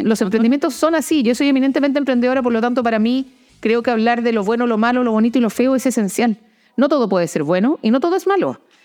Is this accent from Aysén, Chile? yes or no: yes; Coyhaique, Aysén, Chile; llegué el 76, 77. Entonces, en aquellos tiempos, gran parte de mi infancia la viví en Coyhaique y eso te forma distinto.